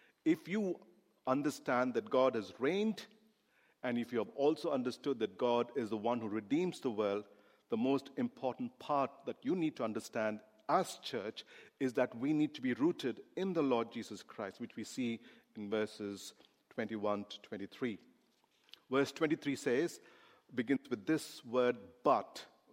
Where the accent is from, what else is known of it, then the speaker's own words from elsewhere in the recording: India; I come from India and probably in other parts of the world, this parable means a bit different.